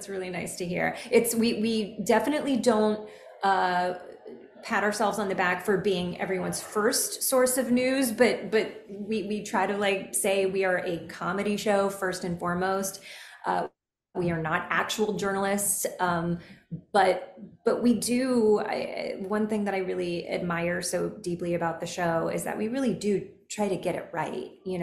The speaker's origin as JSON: {"language": "English", "region": "Kentucky", "country": "United States", "said": "I know I'm from Kentucky. I come from a very conservative family, a lot of Republicans, traditional Republicans"}